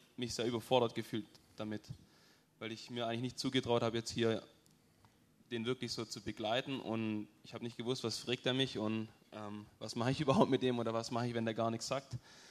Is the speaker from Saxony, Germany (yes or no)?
no; Darmsheim, Baden-Württemberg, Germany; Ich komme aus Darmsheim bei Sindelfingen